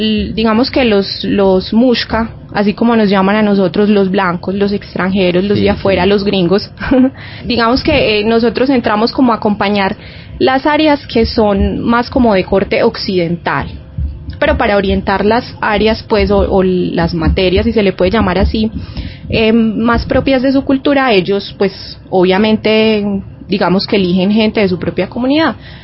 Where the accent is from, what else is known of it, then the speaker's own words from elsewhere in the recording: Colombia; como todo colombiano promedio